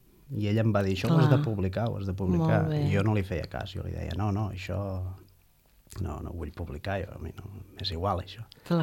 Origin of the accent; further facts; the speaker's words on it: La Selva del Camp, Catalonia, Spain; also born or lived in Reus; jo vaig néixer a Reus, vaig viure a la Selva del Camp fins als 14 anys